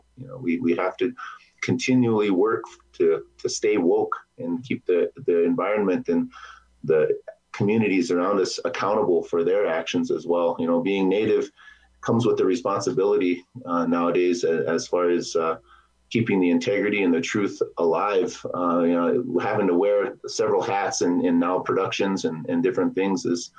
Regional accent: Lower Brule, South Dakota, United States; also born or lived in Pierre / Aberdeen; I'm just a boy from the reservation too. I grew up in Lower Brule and moved off the reservation after in the 5th and 6th grade. And I grew up in Pierre, and then I moved to Aberdeen, South Dakota

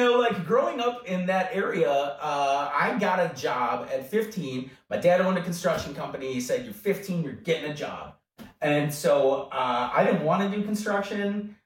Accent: La Farge, Wisconsin, United States; I grew up outside of Lafarge, yeah. L-A-F-A-R-G-E.

